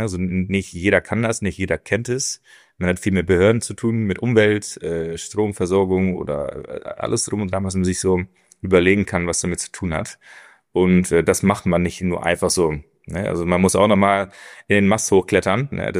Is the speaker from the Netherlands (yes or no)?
yes; Netherlands; Also ich habe circa 20 Jahre in Deutschland gewohnt. Wollte da auch mal wieder zurück zu meinen Roots. Wie läuft's denn in Holland eigentlich, ne? Also ich bin ja ein Niederländer.